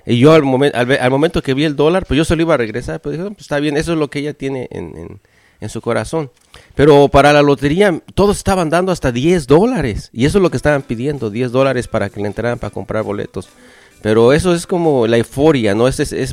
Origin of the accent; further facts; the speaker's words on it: Mexico; como mexicanos, es como un albur, ¿no?